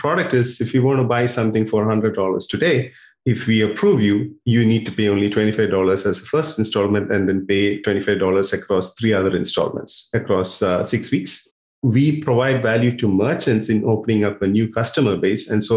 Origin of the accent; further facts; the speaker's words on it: India; English is a second language; now in Melbourne, Australia; Look, I'm from India. We Indians have cricket in our blood.